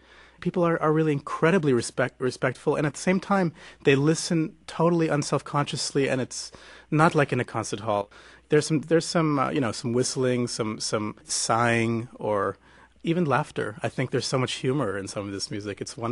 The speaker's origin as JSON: {"language": "English", "country": "United States", "tie": "born or raised there", "also_born_or_lived": "Israel", "said": "I was born in Israel, but of course I feel very much American and Israeli, but I grew up in America, and certainly my musical education was in this country"}